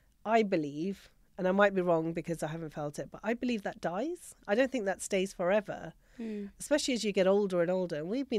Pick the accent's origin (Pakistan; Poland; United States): Pakistan; Tatti Fateh; So I grew up in Tatti Fateh in Pakistan, and he came from Jalias. So we're basically, he's village 42, I'm village 38.